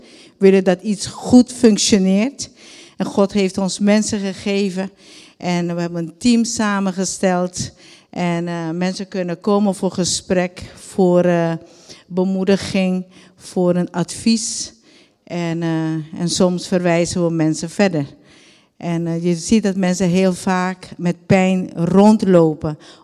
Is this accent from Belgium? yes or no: no; Aruba; born there; Dutch is a second language; En ik ben geboren op Aruba. Ik denk dat jullie dat al hebben doorhebben dat mijn Nederlandse taal anders is dan de Nederlandse mensen. Ik probeer het zo goed mogelijk over te brengen. En ik ben geboren inderdaad op Aruba met een gezin van 6 kinderen.